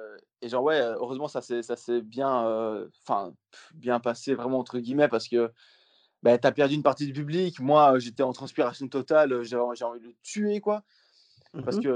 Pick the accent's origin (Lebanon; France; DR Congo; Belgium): Belgium; Wallonia; je suis belge en fait